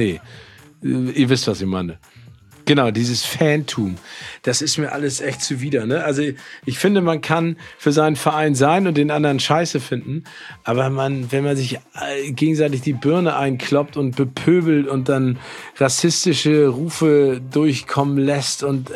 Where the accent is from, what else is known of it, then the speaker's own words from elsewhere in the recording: Northern Germany, Germany; Ich komme aus dem Norden, ne?